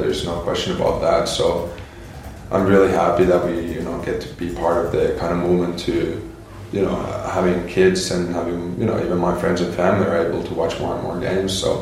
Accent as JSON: {"language": "English", "country": "Finland", "tie": "born or raised there", "said": "I grew up in Finland, so knowing that everybody watches it"}